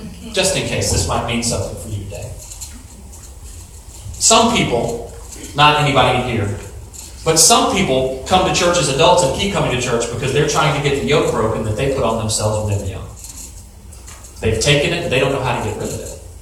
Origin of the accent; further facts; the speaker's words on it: Georgia, United States; I'm from Georgia.